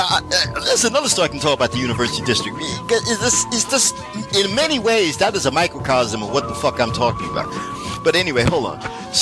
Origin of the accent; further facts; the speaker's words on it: East Coast, United States; And so, yeah, I'm from the East Coast. Don't really do that.